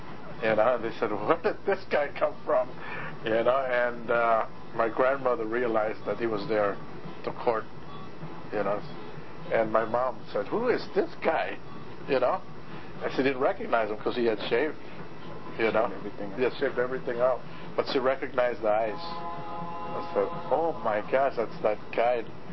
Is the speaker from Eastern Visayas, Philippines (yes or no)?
yes; Eastern Visayas, Philippines; born there; I was born in Leyte during World War II. So that's the Visayan part of the Philippines.